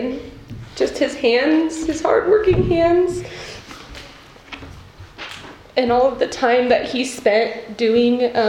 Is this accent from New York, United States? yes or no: no; California, United States; And I grew up in California with him.